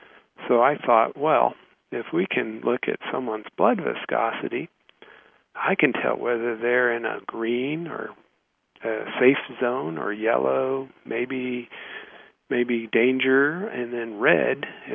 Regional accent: the South, United States; But I grew up in the South, and I like my fried okra and fried chicken, so it's been a transition for me as well.

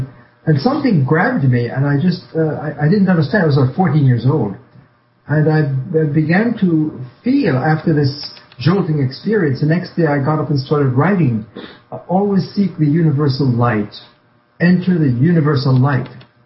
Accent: New York City, New York, United States; also born or lived in Trinidad and Tobago / Jamaica; I was born in Trinidad, family from India. I was born in Trinidad, moved to Jamaica, came to New York, and grew up in New York City as a young person.

